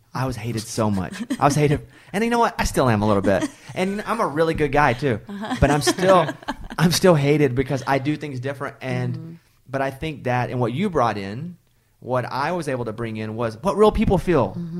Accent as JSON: {"language": "English", "town": "Mountain Pine", "region": "Arkansas", "country": "United States", "tie": "born or raised there", "said": "Well, it's called Mountain Pine, but it's near Hot Springs, which is near Little Rock."}